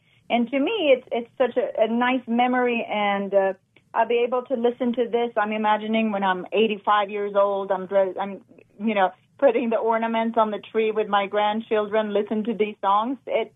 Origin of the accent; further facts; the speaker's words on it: Sweden; I am from Sweden.